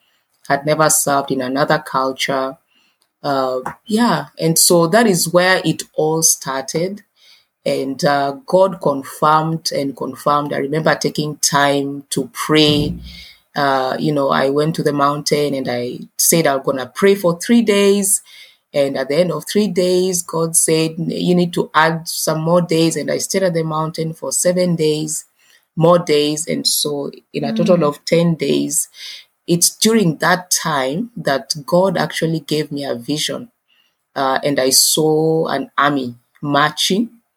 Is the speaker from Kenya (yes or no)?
yes; Kenya; now in Zambia; I come from Kenya, but in the past decade, God has given me the opportunity to serve him in the mission field of South Sudan.